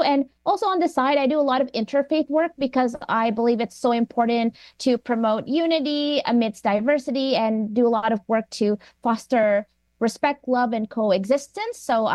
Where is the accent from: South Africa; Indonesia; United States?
Indonesia; born or raised there